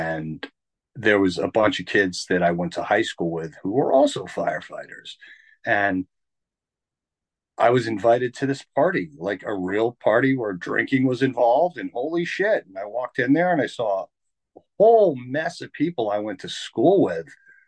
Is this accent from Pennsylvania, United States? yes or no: yes; Easton, Pennsylvania, United States; I am from Easton, Pennsylvania, in the United States.